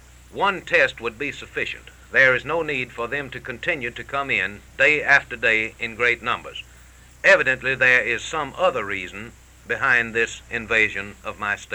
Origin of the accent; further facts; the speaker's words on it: Mississippi, United States; Senator James O. Eastland of my home state